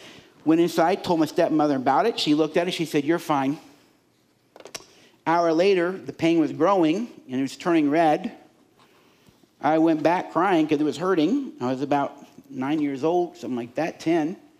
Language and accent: English; Miami, Florida, United States; I was 7 years old, I think, 7 or 8, still in Miami. I was born in Miami.